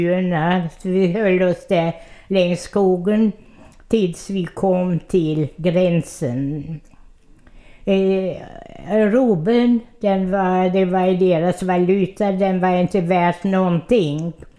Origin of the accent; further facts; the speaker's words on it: Odessa, Odessa Oblast, Ukraine; also born or lived in Russia; now in Sweden; Vi bodde i Odessa, det ligger i Ukraina. Min morfar hade ett hus mitt i stan och det hade plats för alla hans barn.